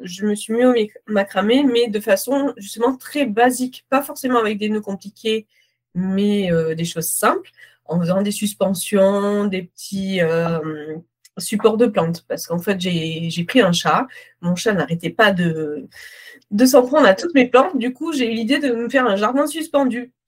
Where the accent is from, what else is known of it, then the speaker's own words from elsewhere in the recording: Bordeaux, Nouvelle-Aquitaine, France; now in Angoulême, France; je suis originaire de Bordeaux, mais donc je vis à Angoulême depuis 12 ans.